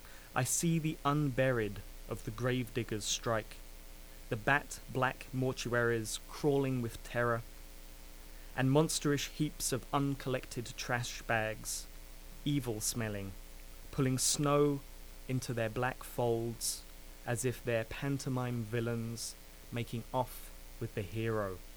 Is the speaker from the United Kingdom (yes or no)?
yes; England, United Kingdom; America was something of a mecca to a young person growing up in England then.